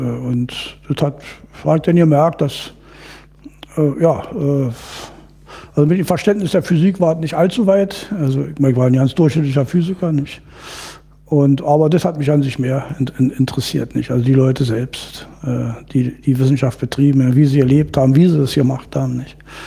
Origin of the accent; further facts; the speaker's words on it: Germany; Also ich bin in der DDR groß geworden